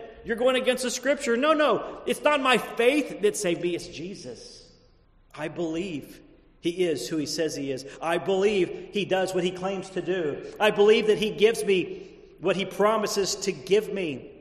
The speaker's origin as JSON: {"language": "English", "country": "United States", "tie": "born or raised there", "said": "I'm just saying here in America that while, even though we are born in this country and have never known life outside of these borders, we oftentimes can forget just how free we are."}